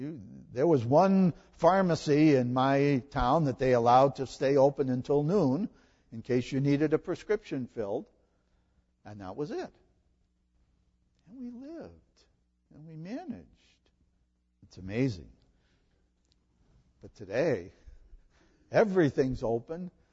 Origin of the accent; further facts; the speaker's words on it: Massachusetts, United States; And I can remember in my hometown in Massachusetts, there was a Jewish community around where we lived.